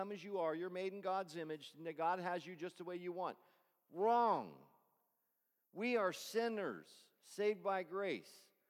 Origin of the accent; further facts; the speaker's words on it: Lebanon, Pennsylvania, United States; I'm from Lebanon.